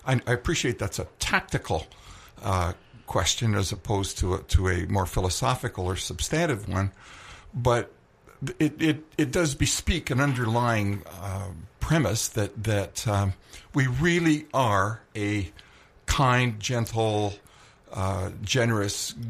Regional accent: Collingwood, Ontario, Canada; Well, I'm from Collingwood, and I run a small business in Collingwood

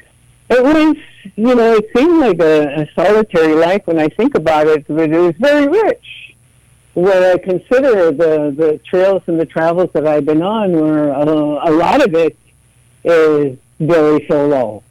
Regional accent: Fort McMurray, Alberta, Canada; born there; because I was born in Fort McMurray.

